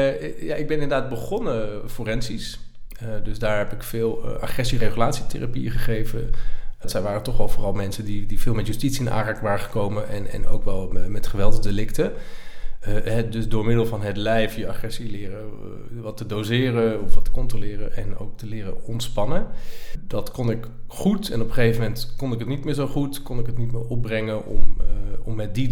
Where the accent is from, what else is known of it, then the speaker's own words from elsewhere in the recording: Ede, Gelderland, Netherlands; born there; Ik ben nu 40 jaar. Ik ben ooit, lang geleden dus, geboren in het dorpje Ede. Tussen Utrecht en Arnhem is dat.